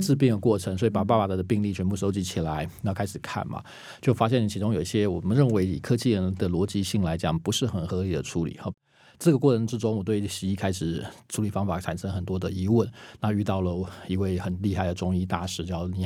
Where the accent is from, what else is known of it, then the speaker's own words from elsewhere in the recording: United States; 那我来自美国，我现在住在美国。那美国在行医